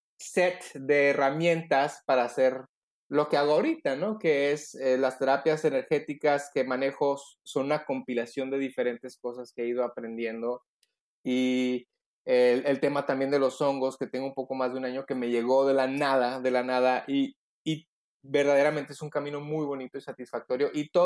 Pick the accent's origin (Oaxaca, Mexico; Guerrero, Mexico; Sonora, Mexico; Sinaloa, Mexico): Sonora, Mexico; Hermosillo; Y nos regresamos justo antesito de la pandemia a Hermosillo. Yo soy acá de Hermosillo, Sonora, y estoy por lo pronto acá.